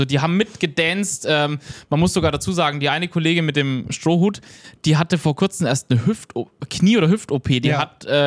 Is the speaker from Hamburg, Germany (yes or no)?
yes; Hamburg, Germany; weil ich stolz bin, Hamburger zu sein